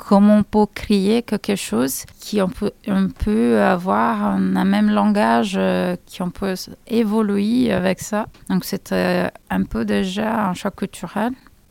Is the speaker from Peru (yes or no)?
no; Rio de Janeiro, Brazil; French is a second language; moved away as an adult; now in France; quand je suis arrivée en France et j'étais déjà un artiste reconnu chez moi, à Rio